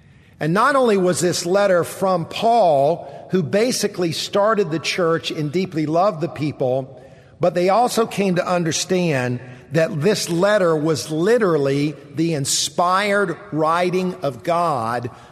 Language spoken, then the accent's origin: English; Columbia, South Carolina, United States; I grew up in Columbia, not far from here, and as a kid growing up, I didn't realize it at the time, but my dad used to take me to the Masters.